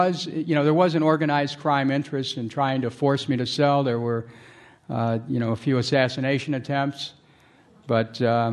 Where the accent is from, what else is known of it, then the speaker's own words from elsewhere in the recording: Cleveland, Ohio, United States; I want to go back to those forces that shaped me growing up in Cleveland